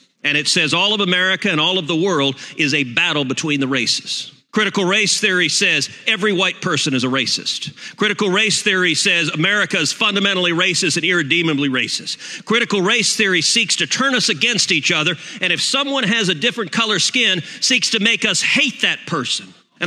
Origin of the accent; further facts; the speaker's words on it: United States; As a Christian and as an American, I love my brothers and sister